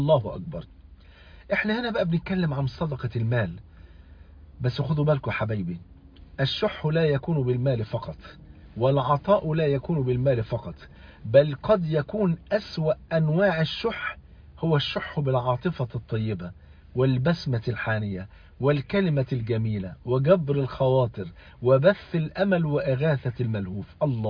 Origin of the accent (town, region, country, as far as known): Egypt